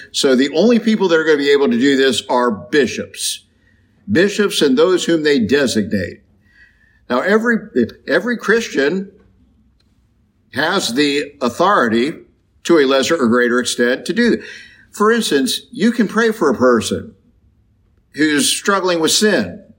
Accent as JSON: {"language": "English", "region": "Kentucky", "country": "United States", "said": "I'm from Kentucky, particularly in the eastern part of the state. we have what are called holiness churches."}